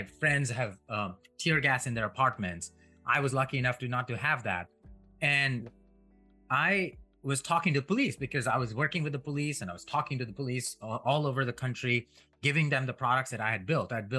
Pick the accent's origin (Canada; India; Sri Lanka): India; now in United States; So I grew up in India, an immigrant to the United States.